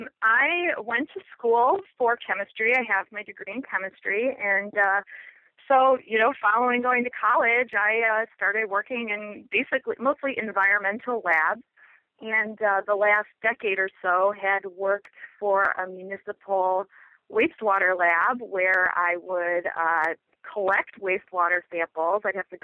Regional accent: Illinois, United States; I grew up in Illinois. I've lived here all my life.

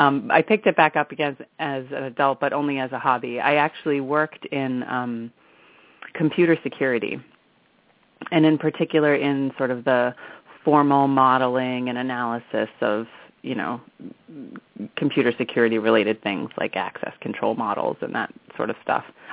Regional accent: Maine, United States; So I grew up in Maine, and I decided that I wanted something really different for college

